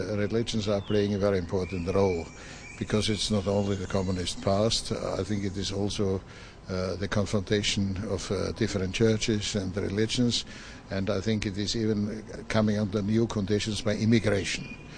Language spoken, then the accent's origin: English; Austria; English is a second language; I'm from Austria